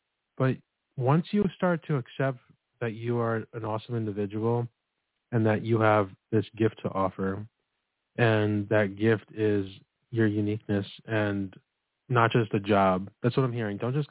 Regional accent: New York, United States; I'm from New York.

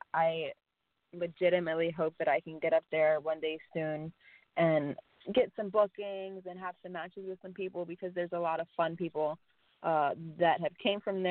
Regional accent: Baltimore, Maryland, United States; Just growing up in Baltimore with wrestling.

